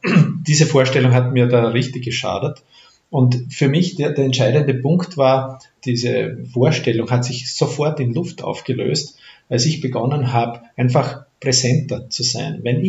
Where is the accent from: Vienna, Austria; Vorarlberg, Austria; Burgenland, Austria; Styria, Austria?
Styria, Austria; Wir kennen im Steirischen, wo ich her bin